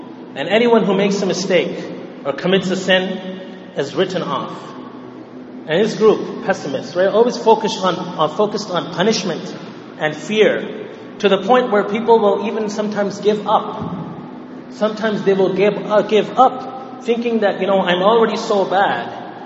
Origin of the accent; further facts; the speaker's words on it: Montreal, Quebec, Canada; born there; I was born in Montreal, by the way